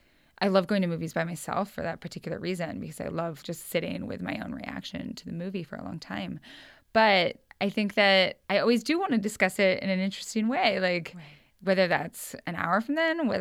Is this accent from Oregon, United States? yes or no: no; Lewiston, Idaho, United States; growing up in Lewiston, Idaho, which, you know, is a town of 30,000